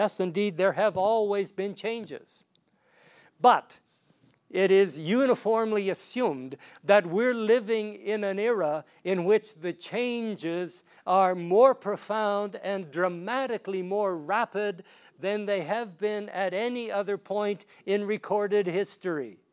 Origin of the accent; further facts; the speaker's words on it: Red Jacket, Saskatchewan, Canada; born there; I was born in Red Jacket, Saskatchewan. No electricity, no flush toilets, no holidays.